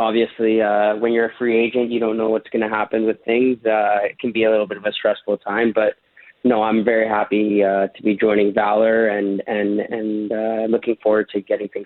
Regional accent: Canada; No, I want to play as Canada. Come on.

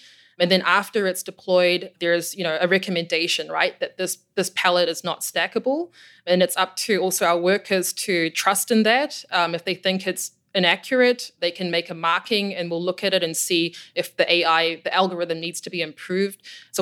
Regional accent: New Zealand; moved away as an adult; I think it's something to do with the fact that I'm from New Zealand and grew up in a pretty isolated part of the world.

